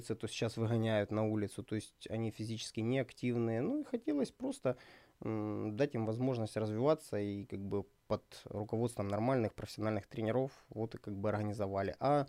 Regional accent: Sloviansk, Donetsk Oblast, Ukraine; я уроженец города Славянска

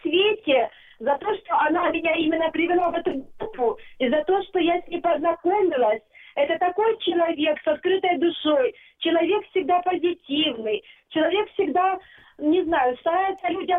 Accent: Kramatorsk, Donetsk Oblast, Ukraine; я из Краматорска.

